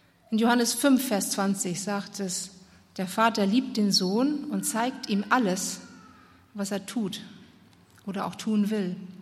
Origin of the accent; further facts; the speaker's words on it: Germany; ich bin ja auch Deutsche